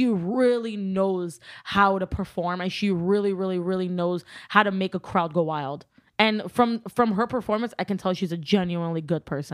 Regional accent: California, United States; I lied to people and told them I'm from Brooklyn. I told them I'm from Dumbo. I'm like, I'm from Brooklyn. I rep Brooklyn all day. But I'm from California.

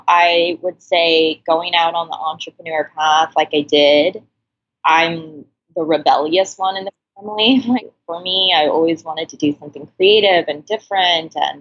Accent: Cerritos, California, United States; I grew up in a household where it's pretty traditional.

